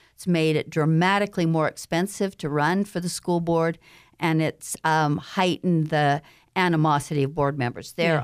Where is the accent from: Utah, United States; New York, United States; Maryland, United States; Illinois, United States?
Utah, United States; East Millcreek; now in Salt Lake City, United States; I grew up in the East Mill Creek area, and now I've lived in Salt Lake City for more than 40 years, actually 50 years.